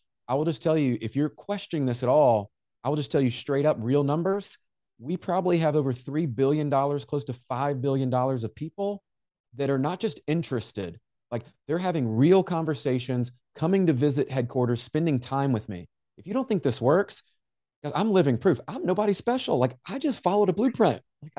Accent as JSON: {"language": "English", "town": "Memphis", "region": "Tennessee", "country": "United States", "tie": "born or raised there", "said": "I grew up in Memphis, and I don't know if you know Memphis, Tennessee, but kind of a rough area that's there."}